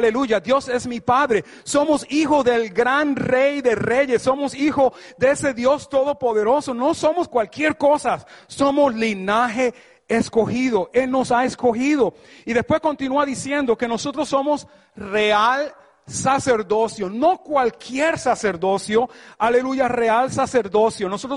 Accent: United States; born there; yo nací aquí en Estados Unidos, aleluya, pero por encima de ser americano o norteamericano, de padres puertorriqueños

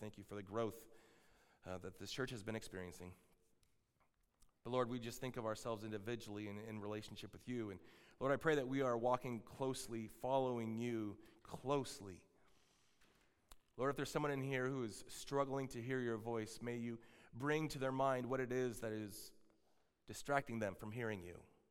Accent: Albany, Oregon, United States; So this is from my hometown there, Albany, Oregon

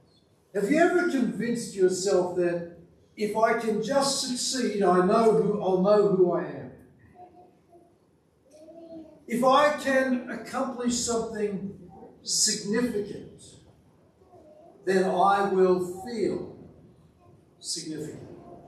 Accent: Australia; As a kid growing up in Australia for a long time, you always wanted to get a tan

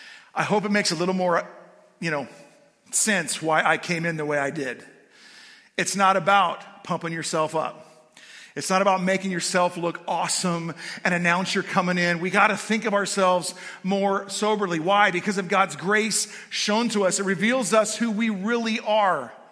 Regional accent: California, United States; I grew up in California. I'm a pretty rabid 49ers fan.

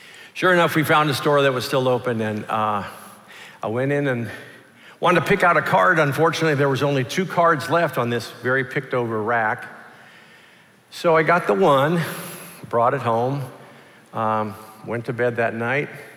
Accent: Dallas, Texas, United States; as a 16-year-old boy growing up in Dallas, Texas, I've had some interesting Father's Days

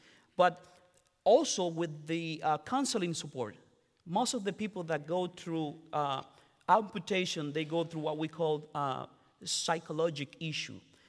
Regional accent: Dominican Republic; English is a second language; I was born and raised in the Baté. Baté is our communities within the sugarcane fields where Haitians and their descendants live.

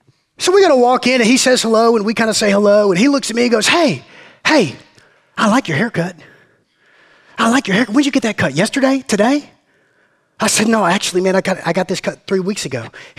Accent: Georgia, United States; Where are you from? I said, we're from Georgia.

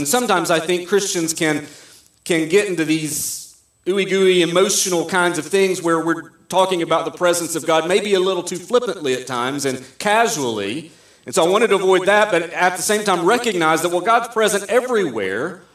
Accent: the South, United States; accent: southern; sorry, my little southern accent just came out, lifetime.

